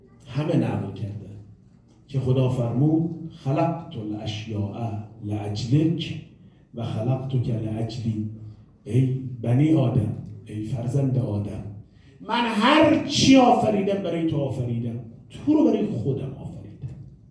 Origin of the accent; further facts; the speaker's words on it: Tehran, Tehran Province, Iran; born there; من متولد تهرانم